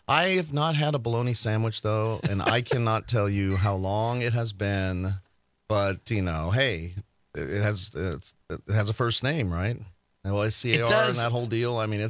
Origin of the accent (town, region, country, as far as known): Las Vegas, Nevada, United States; born or raised there; now in Wisconsin, United States